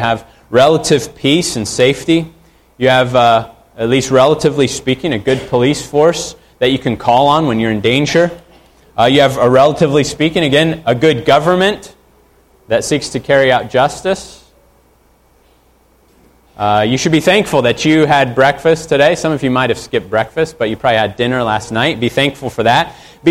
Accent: Arizona, United States; I grew up in Arizona. Everything is brown out there.

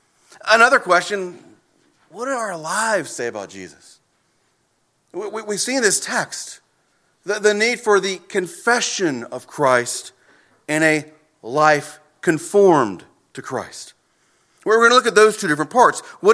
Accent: South Carolina, United States; I was raised in South Carolina, and at that time, in South Carolina, you could get behind the wheel of a car by yourself at the age of 15, and so I did.

